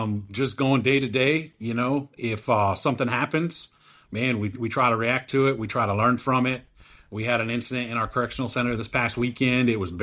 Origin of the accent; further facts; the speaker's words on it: Michigan, United States; It's like I said, I'm originally from Michigan. I moved down here and I was like, man, these people are wild.